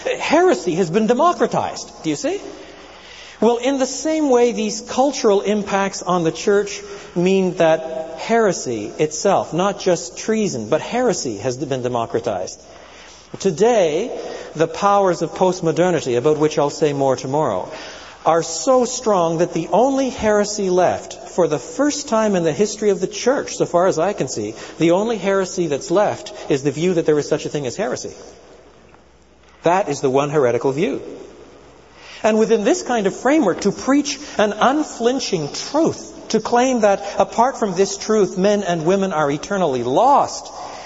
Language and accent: English; French Canada, Canada; I grew up in French Canada in the lean years, where a big church had 30 people.